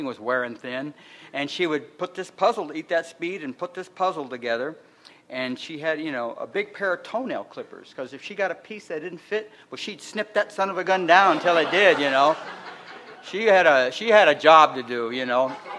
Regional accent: California, United States; also born or lived in Detroit; I was born in Detroit, and I came out to California when I was about 3 years old, 3.5 years old. I brought up in a little foster home for a while

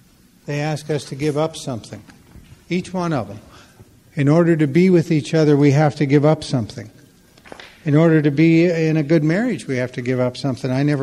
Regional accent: Billings, Montana, United States; I was brought up in the Church of the Air in Billings, Montana

